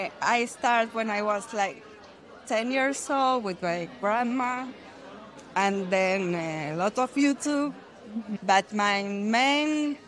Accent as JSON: {"language": "English", "country": "Israel", "said": "We are from Israel, and we are here at the Barcelona Knit that it's amazing."}